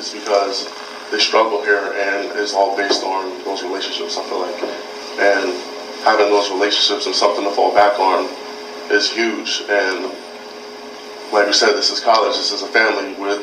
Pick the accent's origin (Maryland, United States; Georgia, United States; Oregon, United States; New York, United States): Georgia, United States; I'm from Georgia, I barely go home.